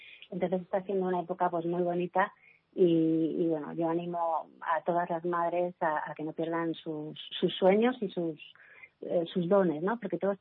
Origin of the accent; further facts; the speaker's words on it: Madrid, Community of Madrid, Spain; como madrileña de pura cepa y además nacida y crecida en la calle Mayor